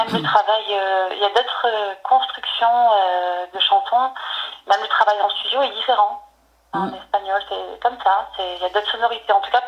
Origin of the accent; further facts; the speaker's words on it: Marseille, Provence-Alpes-Côte d'Azur, France; born there; je suis native de Marseille et que j'ai une partie de mon cœur toujours dans le sud.